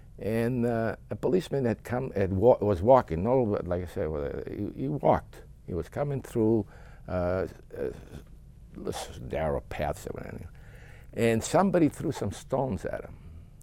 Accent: Albania; now in United States; I told him when I came over from Albania there, from that section of Albania, which is like we said, we're all Greeks there.

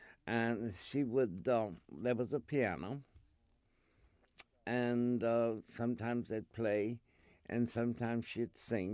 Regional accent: Louisiana, United States; born there; now in New York, United States; Okay, I was born in Louisiana, North Louisiana, in April 1927. I came to New York in June

